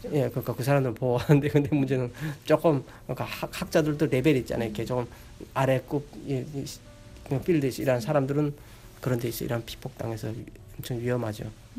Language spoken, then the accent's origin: Korean; North Korea; 북한에서 왔다는 걸 숨기기 위해서